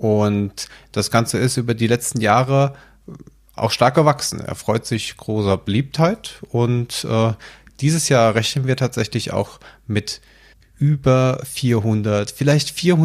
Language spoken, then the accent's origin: German; Frankfurt, Hesse, Germany; Ich komme aus Frankfurt